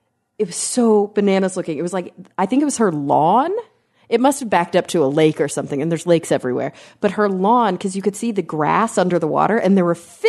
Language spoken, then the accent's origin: English; Texas, United States; I grew up in Texas and every curb had those linear drainage things at the ends of them.